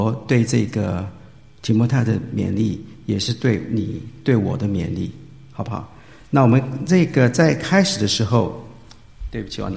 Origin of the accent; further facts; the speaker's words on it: Taiwan; born there; 那我是台湾出生的，所以我妈妈小时候呢，常常跟我有讲过一句话